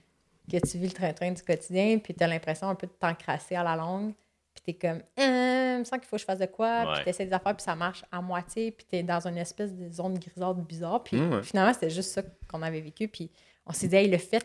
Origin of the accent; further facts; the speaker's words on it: Laval, Quebec, Canada; Puis nous, on est comme, bon, on vient de Laval.